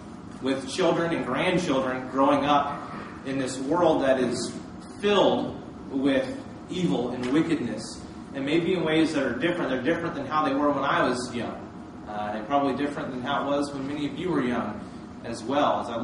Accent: Vermont, United States; I grew up in Vermont, so I'm not as familiar with this area of the country as most people who live around here.

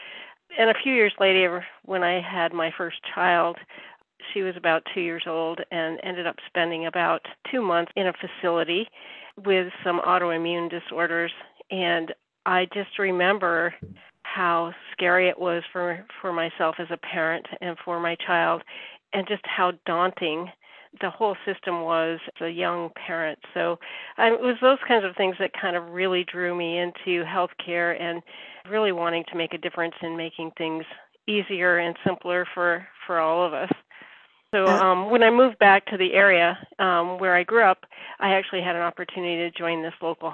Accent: Vermont, United States; I was born and raised in Vermont.

